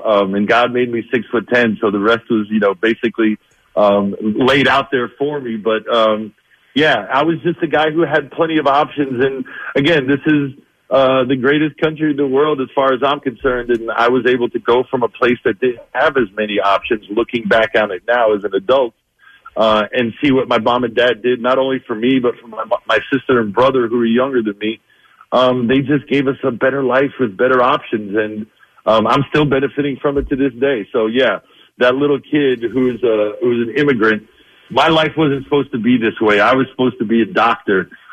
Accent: New Jersey, United States; You know, we're the American dream. We come from another place and wanted a better life for themselves and their kids, and that's exactly how it went down. And I couldn't have been luckier, because in northern New Jersey, we were inundated with sports

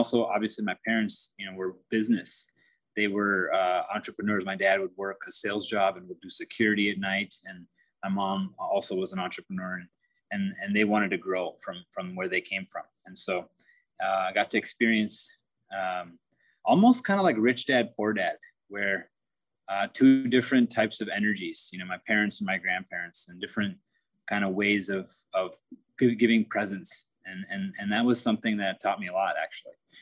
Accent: Minnesota, United States; I was born and raised in Minnesota, born with the hereditary of Indian parents, entrepreneurial parents.

